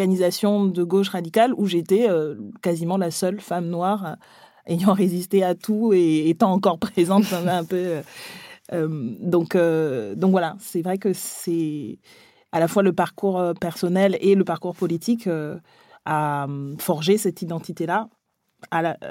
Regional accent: Libreville, Estuaire, Gabon; comme j'ai grandi au Gabon, à Libreville, j'ai fait ma première socialisation dans l'enfance et le début de l'adolescence

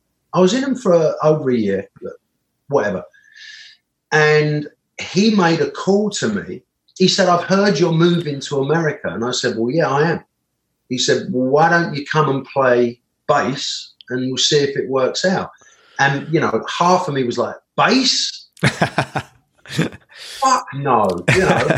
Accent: Bromley, London, United Kingdom; I'm from Bromley, which is

